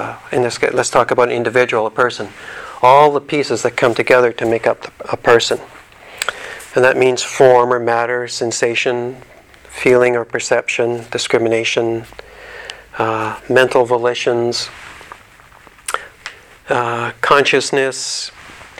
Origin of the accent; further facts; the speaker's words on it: Alberta, Canada; When I was a boy growing up in Alberta, I remember walking out into the large grain fields where all you could see were the tall grasses, the tall grains waving in the winds.